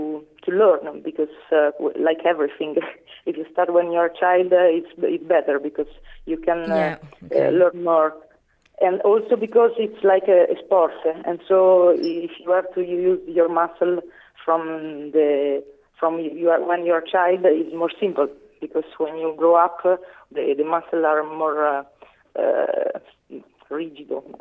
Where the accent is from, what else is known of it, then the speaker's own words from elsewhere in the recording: Novara, Piedmont, Italy; English is a second language; I came from Novara, and I was born in Novara.